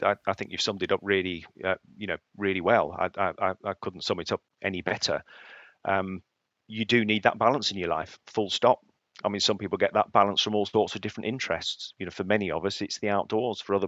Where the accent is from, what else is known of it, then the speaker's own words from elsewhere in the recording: East of England, United Kingdom; I was born and brought up in the Fens.